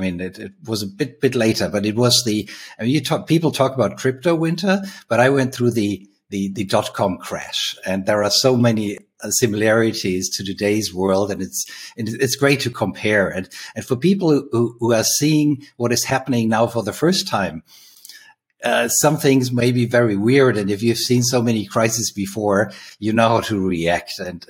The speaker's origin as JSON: {"language": "English", "region": "Bavaria", "country": "Germany", "tie": "born or raised there", "said": "I was born and raised in Bavaria, or Franconia to be specific, near Nuremberg, then studied business administration at the European Business School."}